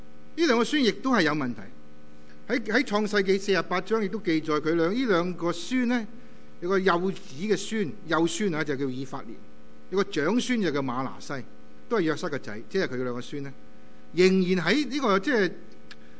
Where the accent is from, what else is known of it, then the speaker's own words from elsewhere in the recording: China; 但是我们好像我们中国人一样，我们虽然有时候在这里即是移民来到这里